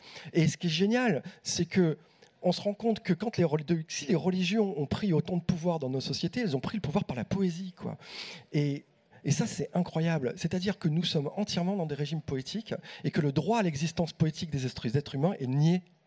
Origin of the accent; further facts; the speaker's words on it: France; Je ne sais pas, je suis française.